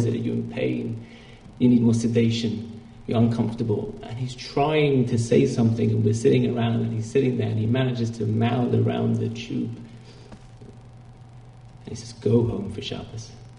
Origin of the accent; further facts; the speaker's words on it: London, United Kingdom; I came from London